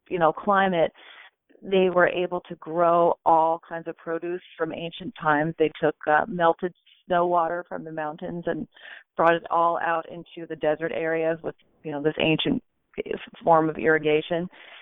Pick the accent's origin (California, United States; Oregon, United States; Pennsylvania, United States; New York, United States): Pennsylvania, United States; Philadelphia; I was growing up in Philly in the 70s